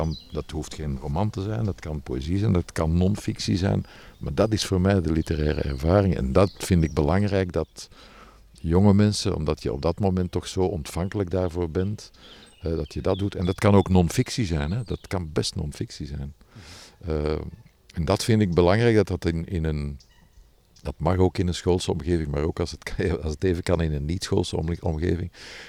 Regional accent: Brussels, Brussels-Capital Region, Belgium; Maar ik ben Brusselaar, dus ik ben, enfin, laten we zeggen, toch redelijk in twee talen opgegroeid.

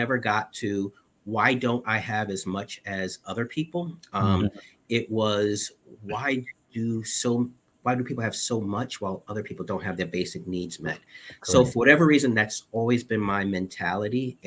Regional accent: North Carolina, United States; born there; now in New York, United States; And though I am known far and wide as a New Yorker, I really was born in North Carolina.

